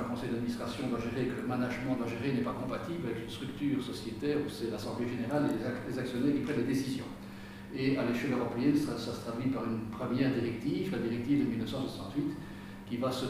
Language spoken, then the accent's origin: French; Belgium; Chez nous, en Belgique